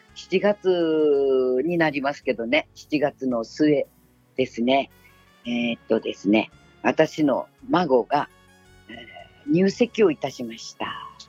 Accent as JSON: {"language": "Japanese", "town": "Kuma", "region": "Kumamoto", "country": "Japan", "tie": "born or raised there", "said": "私のふるさとは熊本県球磨郡球磨村っていう、8割近くが森林ですけどね、まあ、その中にも何十世帯か世帯数はあるんですが"}